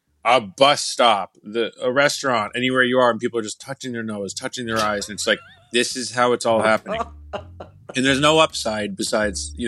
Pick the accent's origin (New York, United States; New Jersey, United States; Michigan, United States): New Jersey, United States; New Milford; I grew up in New Milford, New Jersey. That's where I was until I was like 8